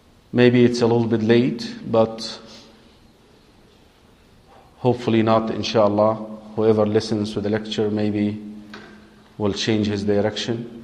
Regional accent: Egypt; You probably know that I come from Egypt.

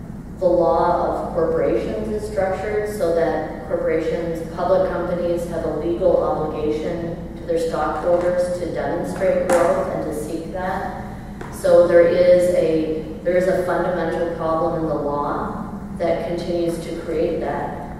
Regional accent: Canada; That's why I'm particularly passionate as a Canadian about what's happening now with the restoration of land and treaty rights of First Nations.

